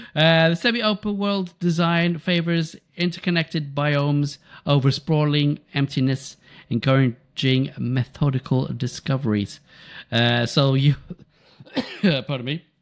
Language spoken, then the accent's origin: English; Ireland; With the truth, I can say that because I'm Irish.